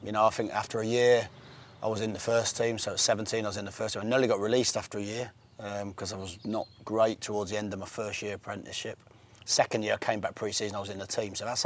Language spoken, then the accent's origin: English; South East England, United Kingdom; I grew up on the Isle of Wight